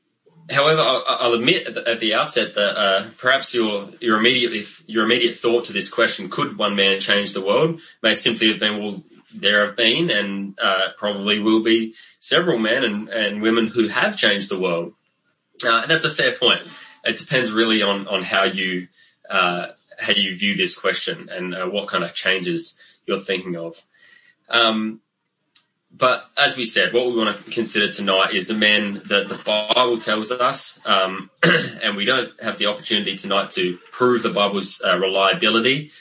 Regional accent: Australia; now in Seattle, United States; Yes, I am from Australia, though I live in Seattle now. I married a Seattle girl. So I live in Seattle now

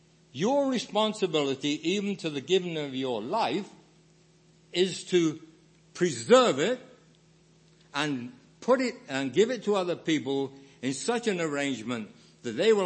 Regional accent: England, United Kingdom; And as a boy growing up in England

